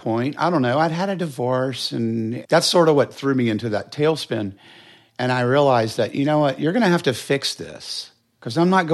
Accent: Charlotte, North Carolina, United States; I grew up in Charlotte. A pretty stereotypical queer childhood.

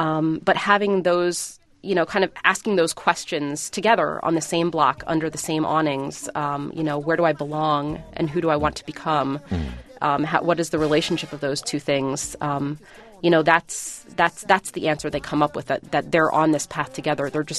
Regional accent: Philadelphia, Pennsylvania, United States; I'm from Philadelphia, and my family lives in the Latino community, the Puerto Rican community in Philadelphia, in North Philly. And these were things that I had experienced growing up too

